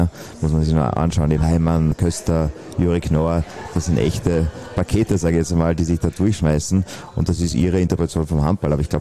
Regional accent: Austria; Ich sage, der Kreislauf zwischen Sport, Wirtschaft, Politik und Medien funktioniert als Österreicher, sage ich, in Deutschland perfekt.

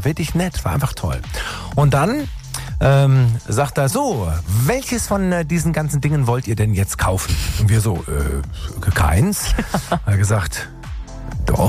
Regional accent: Tübingen, Baden-Württemberg, Germany; Pizza ohne Karton in meiner Heimatstadt Tübingen.

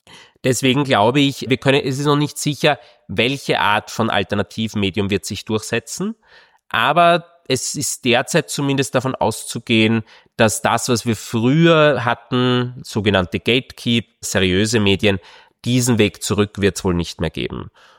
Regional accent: Austria; Als bei uns in Österreich

